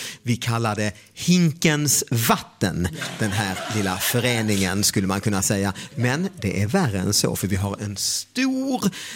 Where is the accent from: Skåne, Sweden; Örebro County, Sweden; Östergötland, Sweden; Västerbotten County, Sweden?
Skåne, Sweden; Det är dialektalt. Jag är från Skåne.